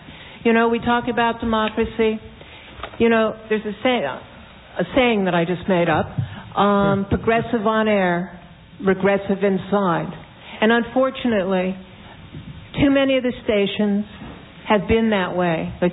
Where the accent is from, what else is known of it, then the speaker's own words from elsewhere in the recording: New York, United States; I'm a producer from New York.